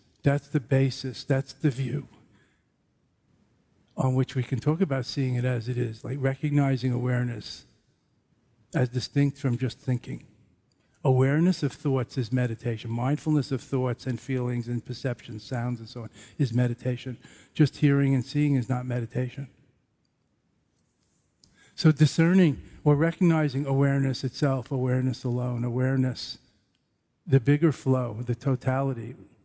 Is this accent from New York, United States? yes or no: yes; Brooklyn, New York, United States; I'm from Brooklyn. We have records again there.